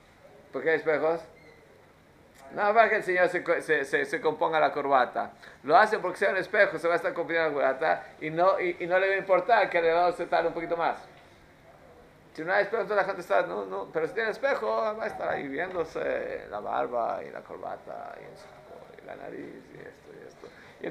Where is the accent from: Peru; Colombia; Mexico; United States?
Mexico; Ahí decían cuando yo estaba creciendo en México que Acapulco es un lugar muy santo.